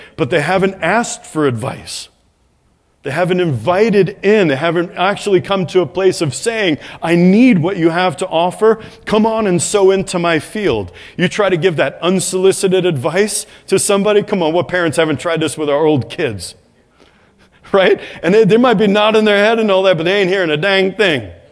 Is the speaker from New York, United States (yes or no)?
yes; New York City, New York, United States; I'm from New York City. Like, yeah, I haven't heard that and worse before.